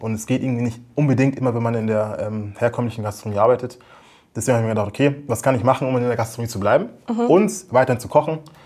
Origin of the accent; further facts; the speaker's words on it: Munich, Bavaria, Germany; ich bin Münchner Kindl